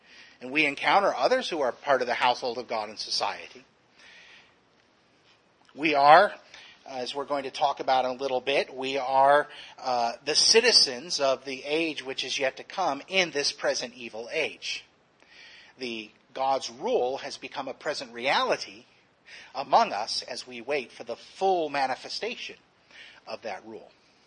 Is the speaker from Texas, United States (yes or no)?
yes; Texas, United States; just like me right now, I'm from Texas. I'm no longer in Texas, I'm from Texas.